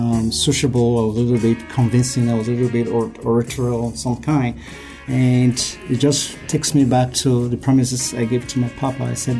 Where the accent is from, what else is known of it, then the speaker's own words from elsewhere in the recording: Nigeria; I grew up in a chauvinistic culture in Nigeria.